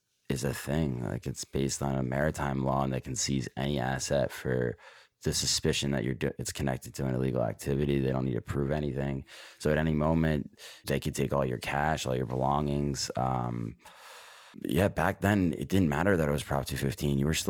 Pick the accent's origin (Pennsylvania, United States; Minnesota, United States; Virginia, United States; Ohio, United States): Pennsylvania, United States; Philadelphia; Philadelphia.